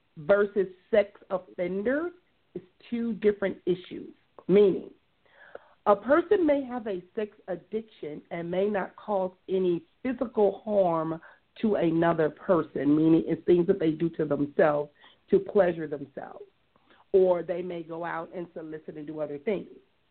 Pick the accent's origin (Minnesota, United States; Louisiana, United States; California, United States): California, United States; Compton; I had the opportunity to interact or engage with individuals and growing up in Compton, too.